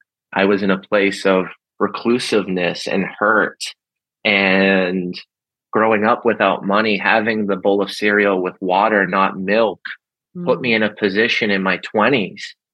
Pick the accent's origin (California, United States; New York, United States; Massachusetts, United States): Massachusetts, United States; Boston; The culture I grew up in Boston, you were made fun of.